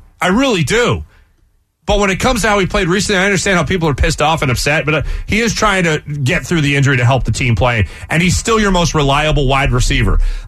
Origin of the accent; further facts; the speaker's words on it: Philadelphia, Pennsylvania, United States; I'm a Philadelphian. I blame everybody.